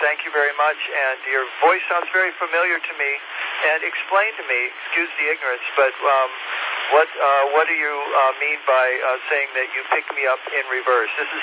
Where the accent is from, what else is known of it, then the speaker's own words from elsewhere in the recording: Michigan, United States; now in Belton, United States; I'm originally from Michigan and my wife from Jamaica, so we're loving it here.